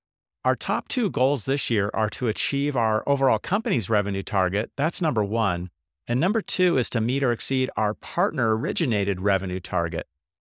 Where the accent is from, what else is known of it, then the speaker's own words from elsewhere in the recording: Seattle, Washington, United States; I'm fresh back from a trip to my hometown of Seattle, where I got to spend time with my childhood friends